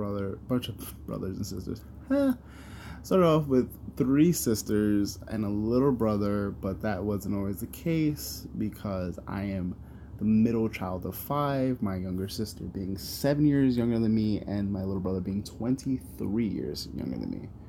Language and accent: English; New York, United States; So I grew up in New York, Bronx, New York to be specific. I was born and raised in the in the apartment that I am currently living in.